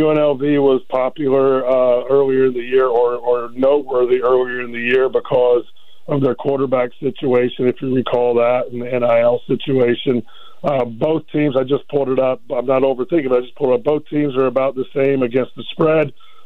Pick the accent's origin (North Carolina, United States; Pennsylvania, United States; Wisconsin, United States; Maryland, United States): North Carolina, United States; Charlotte; I mean, I'm from Charlotte. I'm from the Charlotte area.